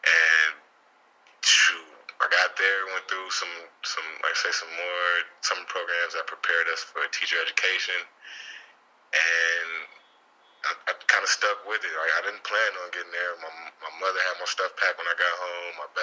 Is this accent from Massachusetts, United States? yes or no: no; Pontiac, Michigan, United States; also born or lived in Houston, Texas / Carolina; Born in Houston, Texas, raised in Pontiac, Michigan. But I spent half my life in Carolina, so I've been around a little bit.